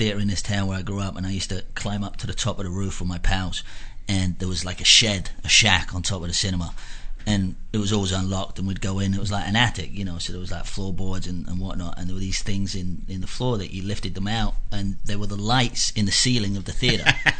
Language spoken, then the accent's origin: English; Scotland, United Kingdom; also born or lived in London; Well, I'm originally from Scotland. Lived in London for years. Came over here a couple of years ago.